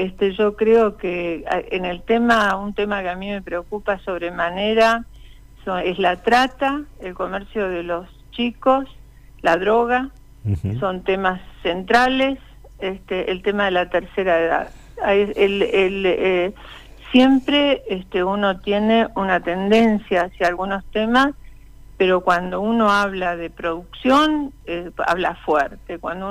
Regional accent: Neuquén, Argentina

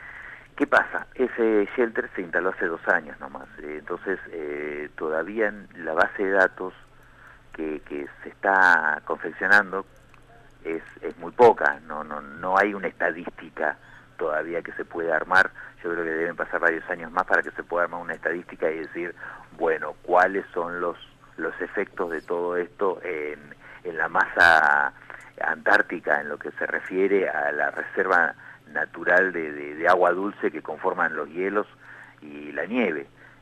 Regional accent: Argentina; somos muchos los argentinos que resguardamos la soberanía del continente blanco.

